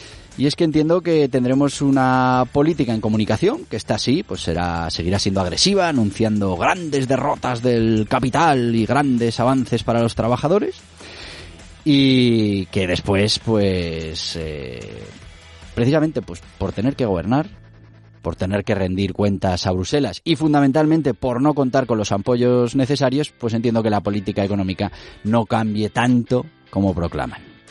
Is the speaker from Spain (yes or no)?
yes; Spain; no es la mejor decisión que hemos tomado como españoles.